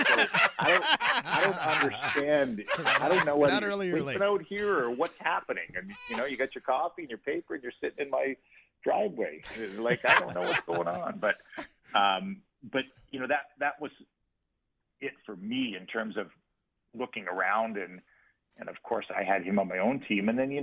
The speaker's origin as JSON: {"language": "English", "town": "Toronto", "region": "Ontario", "country": "Canada", "tie": "born or raised there", "said": "when I was growing up in Toronto."}